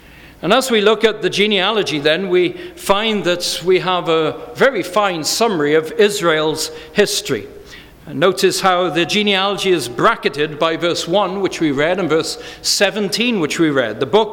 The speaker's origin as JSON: {"language": "English", "region": "Wales", "country": "United Kingdom", "tie": "born or raised there", "said": "I remember growing up in Wales"}